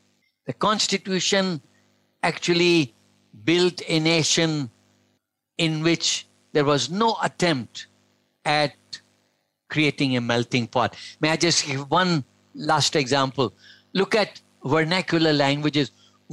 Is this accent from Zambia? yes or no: no; Malaysia; I'm a Malaysian. I am a Muslim. I'm a male.